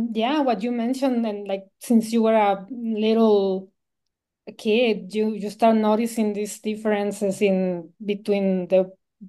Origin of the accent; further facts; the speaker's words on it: La Paz, Baja California Sur, Mexico; also born or lived in Mexicali, Mexico; when I was a baby, my dad ha found a job in Baja California Sur in La Paz, and so we moved over there, and I grew up in that part of the world of the peninsula.